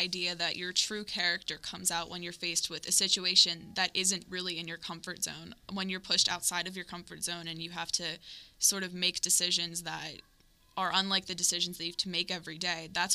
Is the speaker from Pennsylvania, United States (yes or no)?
yes; Upper St. Clair, Pennsylvania, United States; from Upper St. Clair.